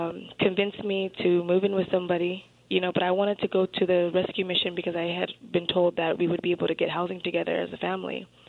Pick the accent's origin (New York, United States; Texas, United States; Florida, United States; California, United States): California, United States; I'm not from the area. I'm from Ventura County.